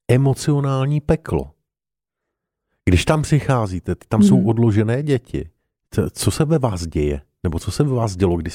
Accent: Moravia, Czechia; Musím říct, že já jsem taky z Moravy

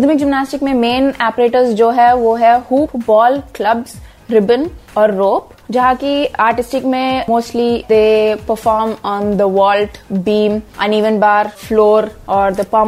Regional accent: Hyderabad, Telangana, India; मैं हैदराबाद से हूँ और इस स्पोर्ट में पिछले 10 सालों से ट्रेन कर रही हूँ

